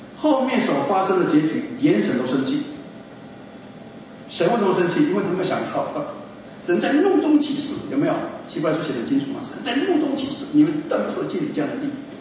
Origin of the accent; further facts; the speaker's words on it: Taiwan; 我小时候在台湾，我们生长在台湾的海岛